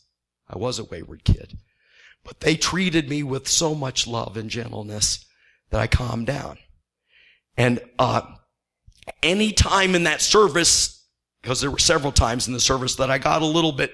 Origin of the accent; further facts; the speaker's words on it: Illinois, United States; Now, keep in mind, I'm from Northern Illinois, not Southern Illinois. Never been in Southern Illinois.